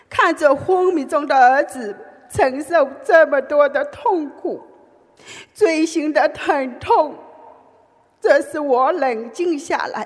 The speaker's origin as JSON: {"language": "Chinese", "country": "Netherlands", "said": "我来自荷兰，与大家分享我的"}